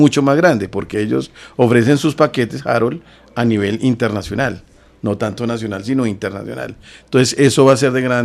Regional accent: Tolima, Colombia; Y nosotros que somos del Tolima tenemos que creer que el Tolima es lo mejor, por encima de todo.

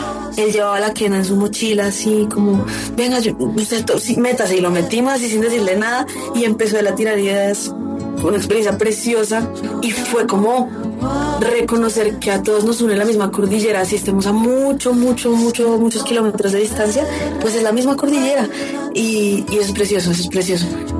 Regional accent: Bogotá, Bogotá D.C., Colombia; Nací y crecí acá en Bogotá. Mis papás son bogotanos también

